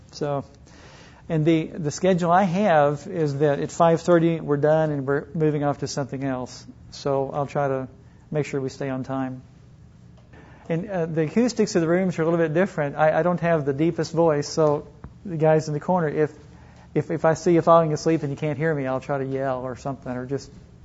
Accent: Oklahoma City, Oklahoma, United States; I'm from Oklahoma City.

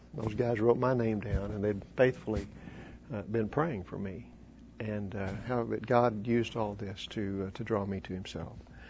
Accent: Oklahoma City, Oklahoma, United States; now in Edmond, United States; I'm from Oklahoma City, live in Edmond, Oklahoma.

